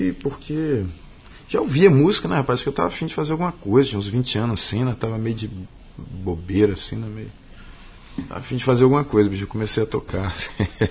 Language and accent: Portuguese; Vitória, Espírito Santo, Brazil; now in Cuiabá, Brazil; Nasci em Vitória, é. Primeira vez que saí de Vitória foi agora. Tem um tempo que eu vim pra cá.